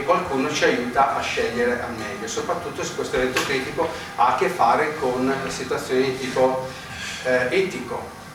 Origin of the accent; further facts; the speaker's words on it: Brescia, Lombardy, Italy; Sono bresciano, si sentirà dall'accento ovviamente.